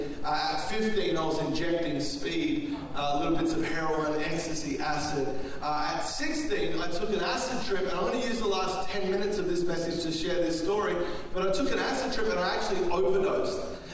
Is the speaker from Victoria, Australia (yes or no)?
yes; Melbourne, Victoria, Australia; I grew up in Melbourne, Australia